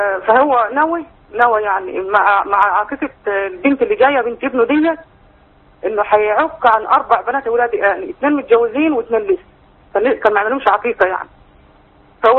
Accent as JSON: {"language": "Arabic", "town": "Alexandria", "region": "Alexandria Governorate", "country": "Egypt", "said": "فهو سأل واحد عالم عندنا في اسكندرية هنا"}